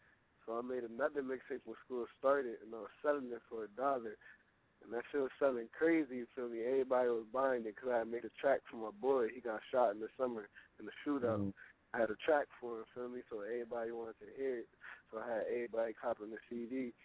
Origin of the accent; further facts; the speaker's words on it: Bridgeport, Connecticut, United States; I'm from Bridgeport, CT, Connecticut, 203.